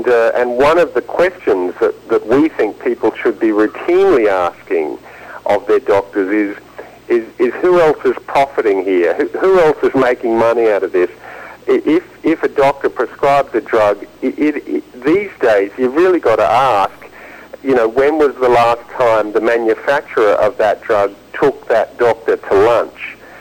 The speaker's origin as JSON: {"language": "English", "country": "Australia", "said": "We're both Australian health journalists"}